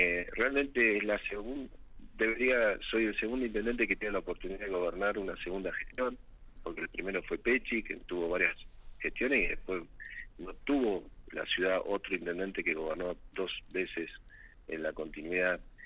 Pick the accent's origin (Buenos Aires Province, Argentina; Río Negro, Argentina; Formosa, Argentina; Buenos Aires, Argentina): Río Negro, Argentina; son los rionegrinos, nosotros somos patagónicos